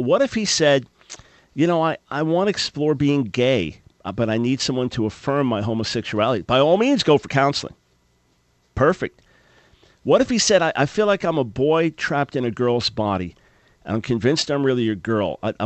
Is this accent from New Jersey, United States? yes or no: no; New York, United States; Just growing up in New York